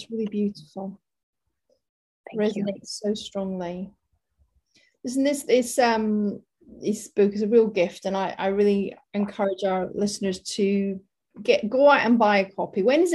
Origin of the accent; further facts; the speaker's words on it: Scotland, United Kingdom; I'm Scottish, I don't live in Scotland now